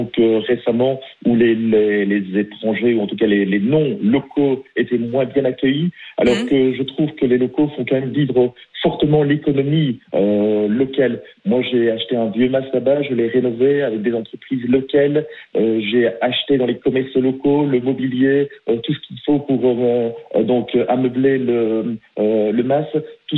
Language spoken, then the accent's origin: French; Belgium; moi je ne suis pas francilien, je suis belge, j'ai acheté une seconde résidence dans le Vaucluse.